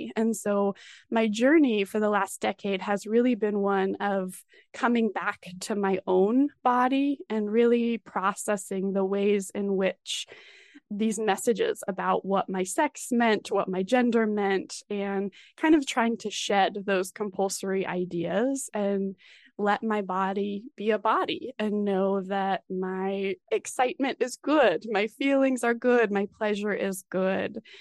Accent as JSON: {"language": "English", "town": "Colorado Springs", "region": "Colorado", "country": "United States", "tie": "born or raised there", "said": "So I grew up in Colorado Springs."}